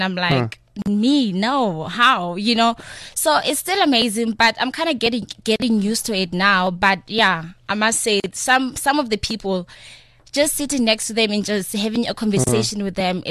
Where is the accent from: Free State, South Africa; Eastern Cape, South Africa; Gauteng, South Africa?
Free State, South Africa; Odendaalsrus; I was born and raised in Free State, in a very small town in Free State called Odendaals Vrees.